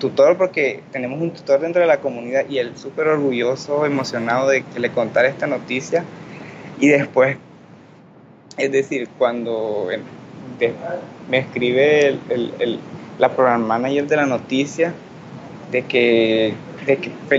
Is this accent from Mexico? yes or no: no; Nicaragua; Cuando me preguntaban de qué país vienes, de Nicaragua